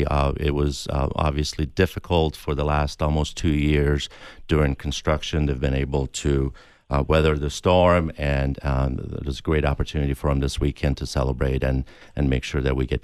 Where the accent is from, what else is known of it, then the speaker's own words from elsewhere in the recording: Madison, Wisconsin, United States; So just to put it in context, I grew up in Madison, Wisconsin, and we only had the construction season and we had the winter.